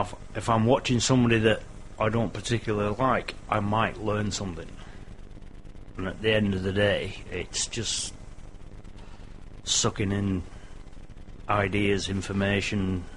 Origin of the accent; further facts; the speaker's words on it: England, United Kingdom; I mean, I'm English and I'm used to English style cuts of meat